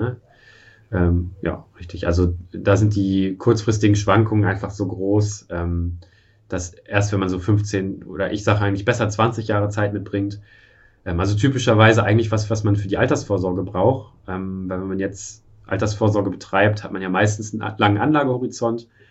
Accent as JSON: {"language": "German", "country": "Germany", "tie": "born there"}